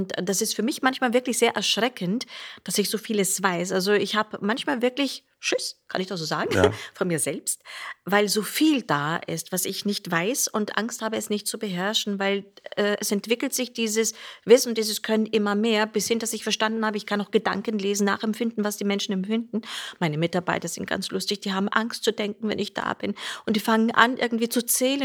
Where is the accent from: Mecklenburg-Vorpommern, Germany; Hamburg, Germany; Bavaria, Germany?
Bavaria, Germany; Nuremberg; in Nürnberg damals, meine Heimatstadt